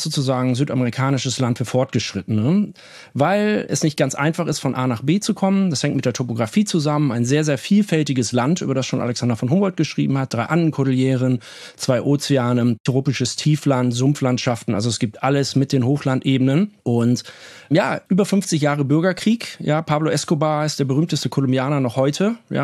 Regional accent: Wilhelmshaven, Lower Saxony, Germany; also born or lived in Essen; Ja, ich bin geboren in Essen im Ruhrgebiet, bin dann aber schon in der Grundschule eigentlich nach Wilhelmshaven an den Nordsee gezogen, oberstes Niedersachsen, also ins UNESCO-Weltkulturerbe des Wattenmeers

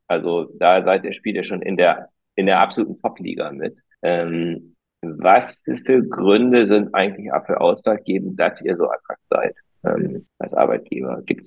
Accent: Germany; Und für mich wäre das zum Beispiel als Deutscher, gut, ich bin halb Deutsch, halb Schwede, aber gut, das ist auch relativ nah am Deutschen dran.

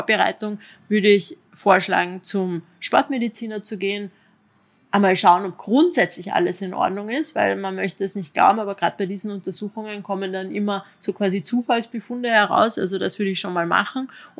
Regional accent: Carinthia, Austria; auch wir beide als Kärntner

